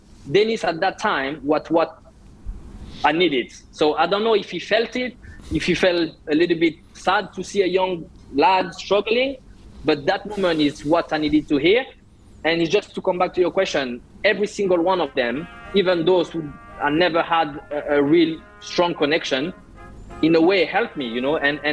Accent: Martinique; Thierry Henry is Thierry Henry, and I'm from Martinique, so he was my idol.

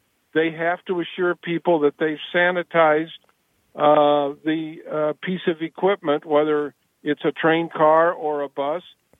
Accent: Peoria, Illinois, United States; There's a bus service from O'Hare to my hometown of Peoria that a lot of college students use.

